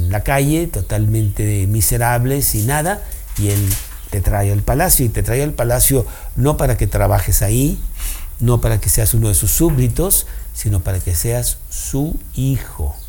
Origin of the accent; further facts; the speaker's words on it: Mexico; born there; A mí no me preguntaron que si yo quería nacer en México y hablar español. ¿Por qué no nací en Alemania?